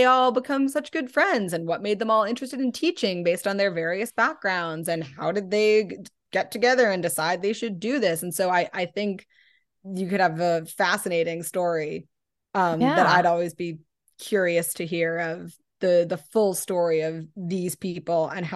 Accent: New York City, New York, United States; growing up in New York City and as a Harry Potter fan

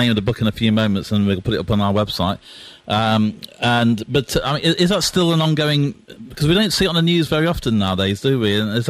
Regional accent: Derby, East Midlands, United Kingdom; I'm from Derby originally

